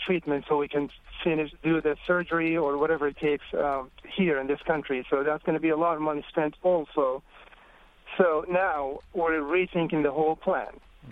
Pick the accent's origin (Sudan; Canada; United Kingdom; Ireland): Sudan; English is a second language; now in United States; Okay, originally from Sudan. I've been living in this country for a while, over 17 years. I'm an American citizen.